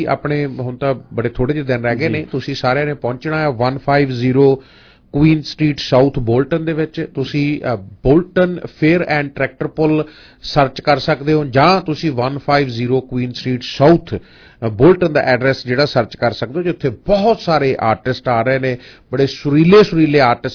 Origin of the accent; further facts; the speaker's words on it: Phagwara, Punjab, India; ਕਿਉਂਕਿ ਤੁਹਾਨੂੰ ਪਤਾ ਆਪਾਂ ਸ਼ਹਿਰ ਫਗਵਾੜੇ ਤੋਂ ਹਾਂ ਮੋਟਰਸਾਈਕਲ ਤੇ ਸਕੂਟਰ ਤੇ ਸ਼ਹਿਰ ਚ ਲੰਘਣਾ